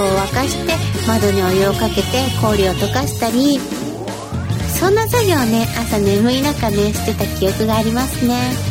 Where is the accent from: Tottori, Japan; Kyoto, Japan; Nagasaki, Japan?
Tottori, Japan; 今はね、地元は数年に一度雪が降るぐらいで、なので今年はね、地元の鳥取県も暖冬みたいですね。